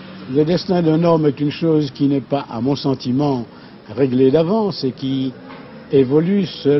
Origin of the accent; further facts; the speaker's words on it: French Guiana, France; born there; Je suis né en Guyane française.